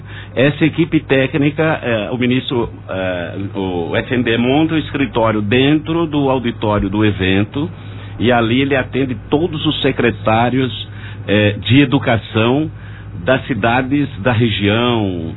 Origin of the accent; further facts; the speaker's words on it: Piracicaba, São Paulo, Brazil; eu vou citar um exemplo da cidade que eu moro, Piracicaba, que eu sou de Piracicaba.